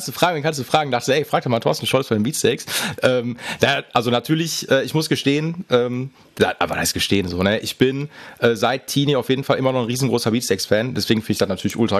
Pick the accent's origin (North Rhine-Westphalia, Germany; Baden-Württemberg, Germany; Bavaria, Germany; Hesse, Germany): North Rhine-Westphalia, Germany; Essen; Ja, ich komme aus dem Pott, aus Essen, genau.